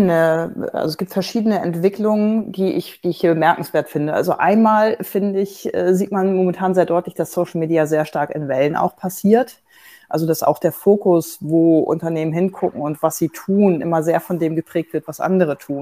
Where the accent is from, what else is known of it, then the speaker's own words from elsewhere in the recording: Hamburg, Germany; ich komme aus Hamburg